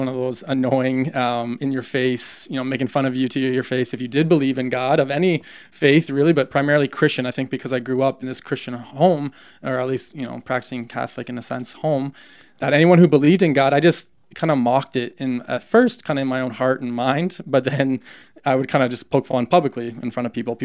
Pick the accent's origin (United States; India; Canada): Canada; growing up in Canada, youngest of four, my mom and dad grew up in Christian homes.